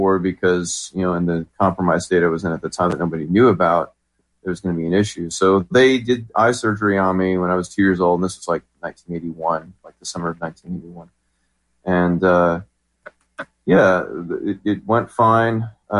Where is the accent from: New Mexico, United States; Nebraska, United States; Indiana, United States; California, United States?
New Mexico, United States; Albuquerque; born there; Well, I'm 43 years old, and I was born in 1979 in Albuquerque, New Mexico.